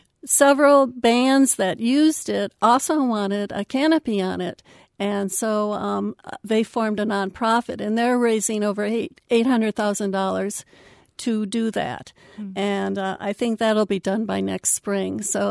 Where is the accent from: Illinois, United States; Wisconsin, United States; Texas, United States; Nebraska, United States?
Wisconsin, United States; Middleton; The other one is in my hometown, Middleton, which they're building a park downtown